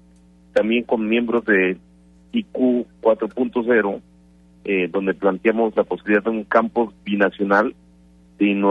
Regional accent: Querétaro, Mexico; Esto pues lo tiene con muy buena idea de lo que somos los queretanos

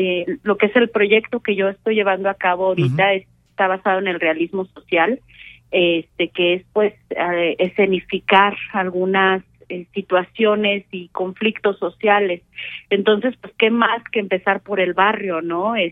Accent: Querétaro, Mexico; soy artista queretana

